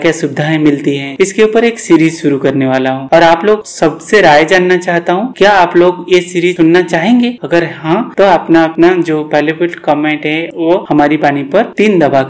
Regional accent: Odisha, India; ओडिशा से हूँ, spinal cord injury wheelchair user.

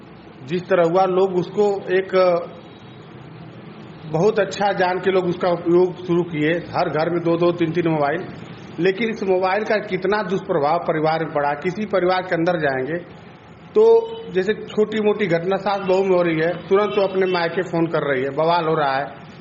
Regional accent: Jakhania, Uttar Pradesh, India; मैं Jakhania bus stand का निवासी हूं।

